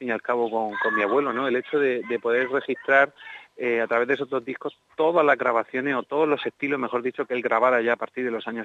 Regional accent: Region of Murcia, Spain; de mi tierra, de la Sierra Minera, de Cartagena y la Unión.

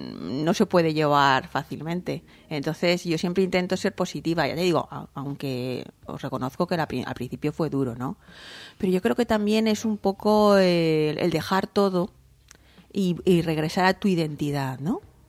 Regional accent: Valencia, Valencian Community, Spain; Yo recuerdo la primera vez que salí de Valencia. Además, yo he sido muy de mi tierra, muy, muy vinculada a mi familia, a mis amigas.

